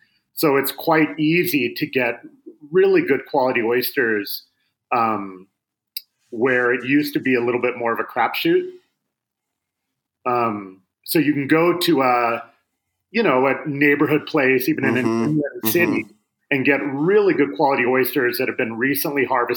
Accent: Seattle, Washington, United States; born or raised there

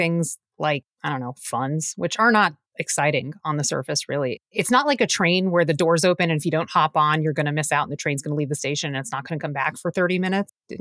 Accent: Miami, Florida, United States; So I'm actually originally from Miami, and I always love a listener question or response from my hometown.

